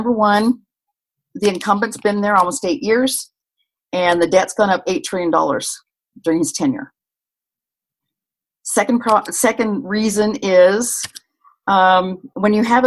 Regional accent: California, United States; now in Utah, United States; Well, I was born in the Eastern U.S. when my dad was in the Army. And when he retired, his dream had always been to live in California. So I grew up in California.

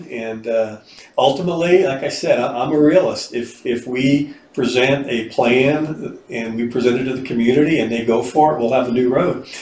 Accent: San Diego, California, United States; moved away as an adult; now in Utah, United States; I'm from San Diego. I grew up and pretty much spent my entire life in San Diego. Now I'm living in the mountains in Utah.

